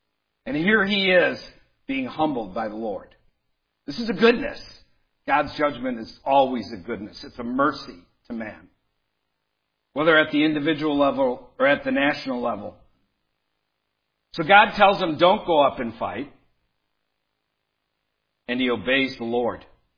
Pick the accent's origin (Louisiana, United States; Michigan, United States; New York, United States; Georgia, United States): Michigan, United States; Detroit; I grew up amongst leftists in Detroit. I know exactly how they think.